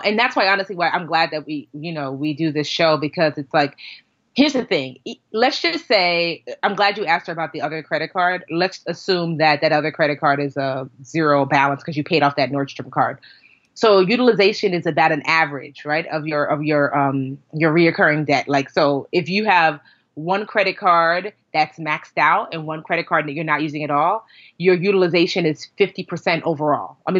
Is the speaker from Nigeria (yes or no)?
yes; Nigeria; Her husband is Nigerian. Well, we're all Nigerian, but he like was born and raised in Nigeria.